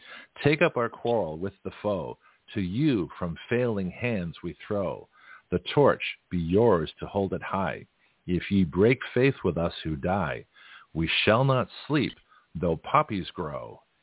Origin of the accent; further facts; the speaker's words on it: Canada; also born or lived in Australia; And so, you know, growing up in Canada and Australia, you know, we had different knowledge.